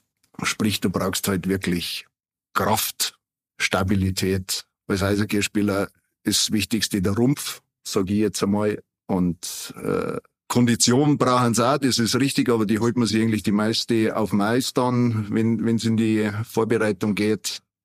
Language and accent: German; Rosenheim, Bavaria, Germany; also born or lived in Holzkirchen; Ich bin seit meinem 12. Lebensjahr praktisch fest in Rosenheim verwurzelt.